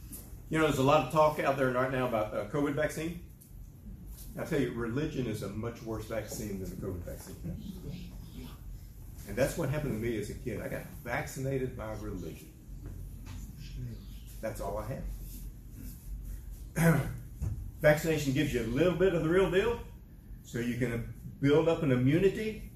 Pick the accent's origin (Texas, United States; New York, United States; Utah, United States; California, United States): Texas, United States; Houston; I grew up in Houston, and the greater metropolitan Houston is 10,000 square miles. You can put the whole nation of Fiji in the town that I grew up in.